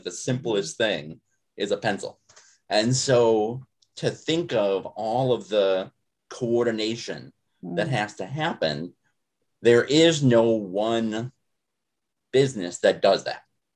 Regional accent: Illinois, United States; Now, I didn't happen to work in a Piggly Wiggly because I grew up in Northern Illinois. We didn't have them

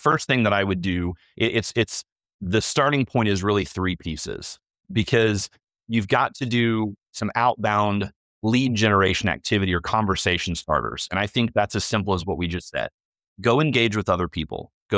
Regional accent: Missouri, United States; So I grew up in Southwest Missouri, not too far from the University of Arkansas in Fayetteville.

